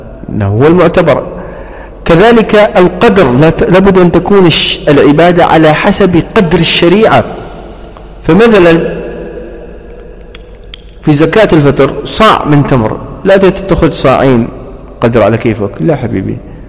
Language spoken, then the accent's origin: Arabic; United Arab Emirates; فمن عادة النساء مثلا عندنا في الإمارات